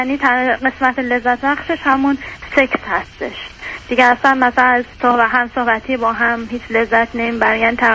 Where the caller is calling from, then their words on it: Iran; من از ایران تماس میگیرم